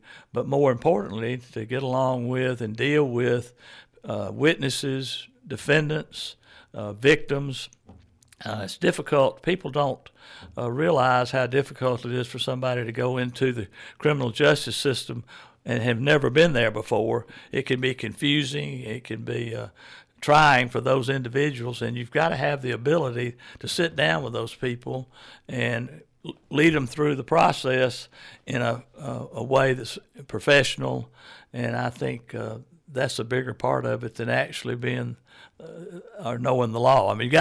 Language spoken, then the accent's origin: English; Carrollton, Georgia, United States; So when people ask me where I'm from, obviously I'm from Carrollton, Georgia.